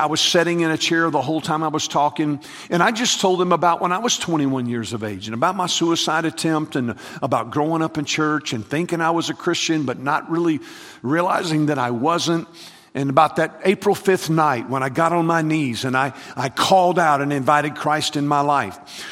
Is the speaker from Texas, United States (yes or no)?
yes; Texas, United States; Well, you know, I'm from Texas, and so we're obviously right there near Mexico, so I'm familiar with the cartels is big news where I live, and there is a lot of Mexican gangs where I live.